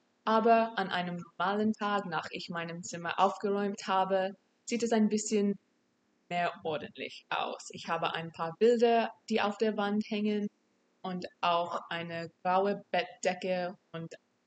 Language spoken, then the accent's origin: German; Tennessee, United States; German is a second language; Ich komme aus Tennessee und ich studiere hier Deutsch und Mathematik als Hauptfächer.